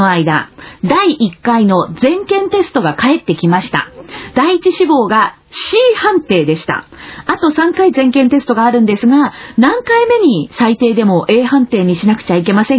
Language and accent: Japanese; Aomori, Japan; ある意味青森県、地元の青森県の子供たちももしかしたら同じですよね